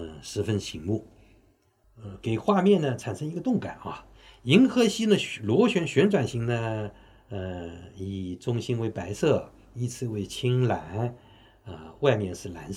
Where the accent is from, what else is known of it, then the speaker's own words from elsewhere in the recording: China; 我们中国人并不笨